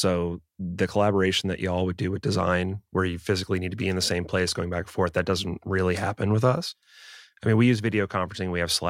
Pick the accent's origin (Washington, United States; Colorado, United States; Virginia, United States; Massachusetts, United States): Massachusetts, United States; Boston; born there; also born or lived in Pittsburgh; We were in Pittsburgh at the time, but I was born in Boston.